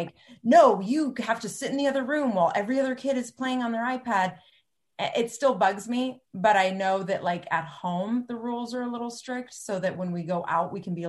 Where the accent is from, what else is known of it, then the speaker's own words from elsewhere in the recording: Cupertino, California, United States; I grew up in Cupertino.